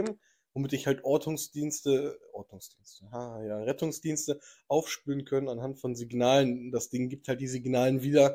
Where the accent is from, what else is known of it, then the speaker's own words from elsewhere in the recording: Amsterdam, North Holland, Netherlands; German is a second language; wie zum Beispiel bei uns in Amsterdam, da wird halt Englisch gesprochen, ganz easy verständlich